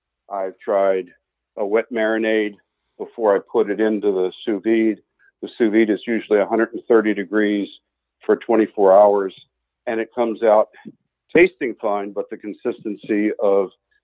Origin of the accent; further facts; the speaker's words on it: Jackson, Wyoming, United States; I'm from Jackson, Wyoming, and we're here visiting in Boston.